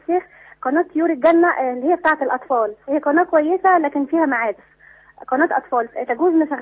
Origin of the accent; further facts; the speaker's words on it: Cairo, Cairo Governorate, Egypt; now in Suez, Egypt; احنا من القاهره وعايشين في السويس،